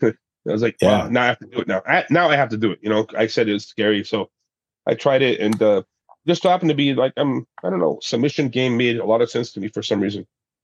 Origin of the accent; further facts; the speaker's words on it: Venezuela; also born or lived in Panama; I grew up in Venezuela and Panama. My dad was a Marine. I got a lot of fights just because I looked different. I didn't speak Spanish at the time.